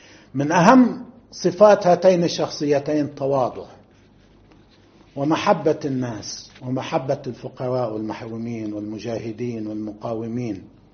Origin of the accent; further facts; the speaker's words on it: Lebanon; نحن أيضا عرفناه بشكل أساسي كلبنانيين في ثلاثة مواقع